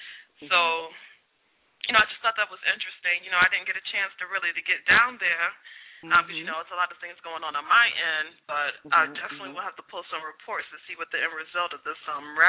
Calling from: Atlanta, Georgia, United States; You know, I'm calling here from Atlanta, and tonight Reverend Al Sharpton.

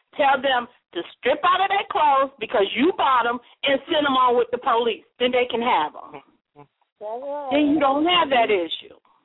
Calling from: South Carolina, United States; calling from South Carolina.

